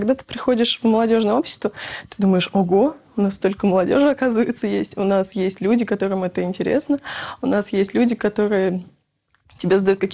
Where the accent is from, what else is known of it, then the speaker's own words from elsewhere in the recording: Michurinsk, Tambov Oblast, Russia; born there; Нет, я сама родилась не в Рязани, а достаточно в провинциальном городке, но Мичуринск, недалеко от Рязанской области. Ходила в деревенский такой провинциальный приход